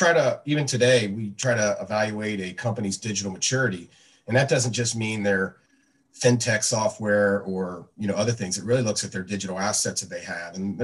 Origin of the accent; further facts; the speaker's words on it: Cincinnati, Ohio, United States; I grew up in Cincinnati and basically I played golf and went to Auburn University to play golf